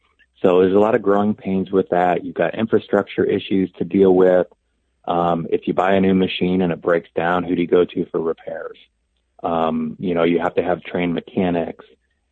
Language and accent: English; East Moline, Illinois, United States; I grew up in the Quad Cities in East Moline, Illinois.